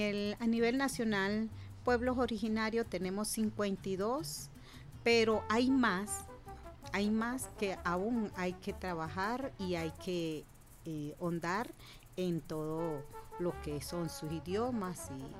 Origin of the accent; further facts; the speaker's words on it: Zulia, Venezuela; Estamos en la frontera de Venezuela con Colombia. Yo soy de la Sierra de Perijá. Allá se encuentran otros idiomas, otros pueblos originarios, que es el Yupa, el Barí, el Añún.